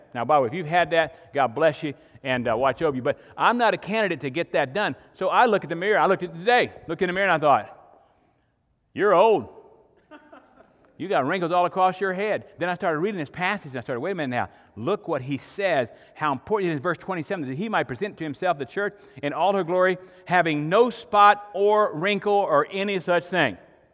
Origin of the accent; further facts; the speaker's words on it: Arkansas, United States; born there; They know I was born in Arkansas, so my philosophy is there was to eat and enjoy life.